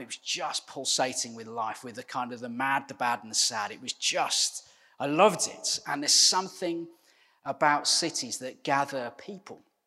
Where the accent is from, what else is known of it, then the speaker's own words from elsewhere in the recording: West Midlands, United Kingdom; So I grew up outside Birmingham, as you know.